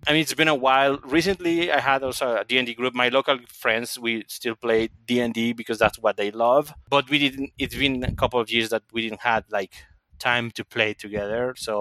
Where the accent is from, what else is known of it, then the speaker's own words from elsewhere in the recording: Mexico; English is a second language; I'm from Mexico.